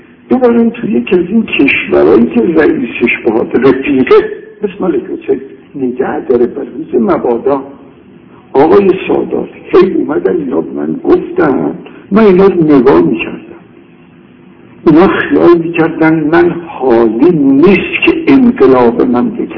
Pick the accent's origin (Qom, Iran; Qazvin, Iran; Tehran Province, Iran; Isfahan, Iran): Tehran Province, Iran; Tehran; من بچه تهرانم، سنم هم از همه شما بیشتره،